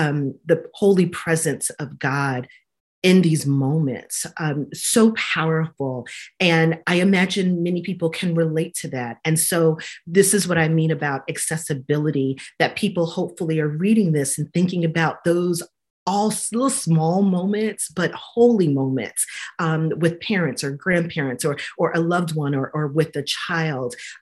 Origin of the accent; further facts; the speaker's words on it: Brooklyn, New York, United States; Like I said, a Black woman, little Black girl growing up in Holiness Pentecostal Church in Brooklyn, New York.